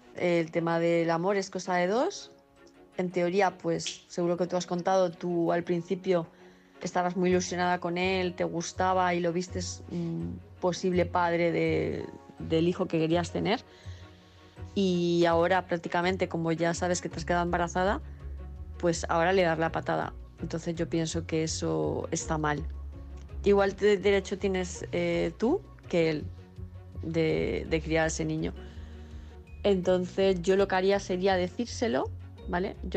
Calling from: Palma de Mallorca, Balearic Islands, Spain; de Palma de Mallorca

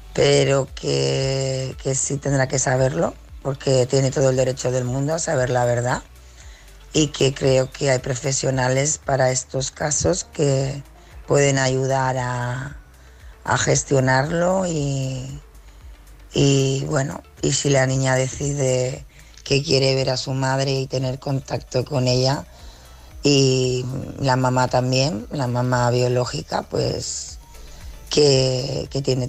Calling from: Tarragona, Catalonia, Spain; de Tarragona

